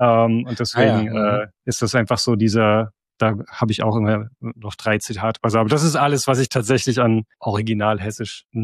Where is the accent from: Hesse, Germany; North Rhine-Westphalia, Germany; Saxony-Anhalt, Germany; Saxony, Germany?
Hesse, Germany; Darmstadt; also born or lived in Frankfurt; Ich bin tatsächlich im Rhein-Main-Gebiet aufgewachsen, also in Frankfurt geboren, in Darmstadt zur Schule gegangen und studiert.